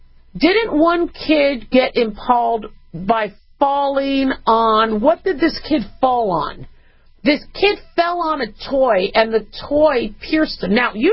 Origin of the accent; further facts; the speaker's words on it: United States; But I'm also American, and I also understand our constitutional rights.